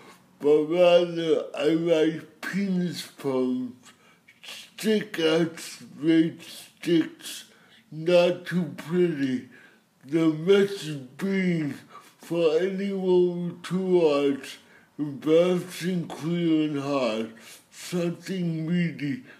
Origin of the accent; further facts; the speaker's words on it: Jerusalem, Jerusalem District, Israel; and if you can tell, I have CP, and I'm from Jerusalem.